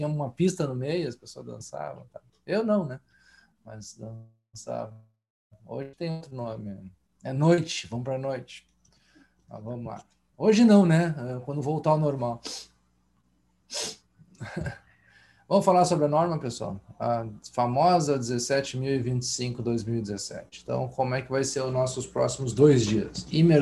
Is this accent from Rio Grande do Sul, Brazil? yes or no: yes; Porto Alegre, Rio Grande do Sul, Brazil; era uma boate que a gente ia aqui quando era guri em Porto Alegre.